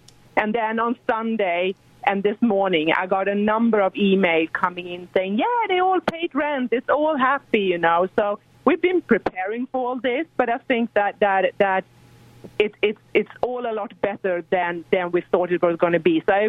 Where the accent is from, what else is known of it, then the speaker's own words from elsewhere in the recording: Sweden; English is a second language; moved away as an adult; also born or lived in Texas; now in United States; Yeah, it's no way I can get away from that accent, how hard I try, right? It's with me. So I'm actually born and raised in Sweden, in the northern part of Europe.